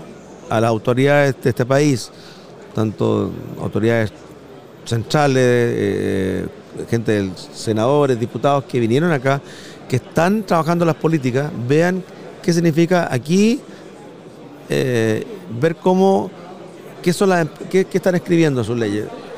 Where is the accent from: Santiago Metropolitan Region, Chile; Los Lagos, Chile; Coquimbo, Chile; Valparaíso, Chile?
Valparaíso, Chile; Viña del Mar; yo que soy de Viña del Mar, no ha sido menor, es que el tiempo nos acompañó